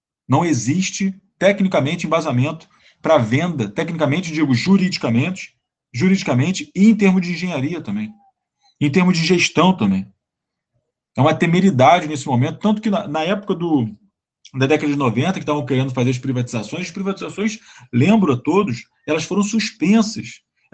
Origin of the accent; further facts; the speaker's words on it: Brazil; É porque eu sou brasileiro.